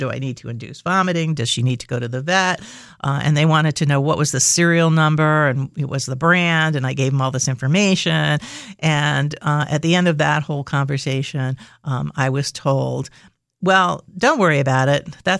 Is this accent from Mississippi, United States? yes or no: no; New York City, New York, United States; I grew up in New York City.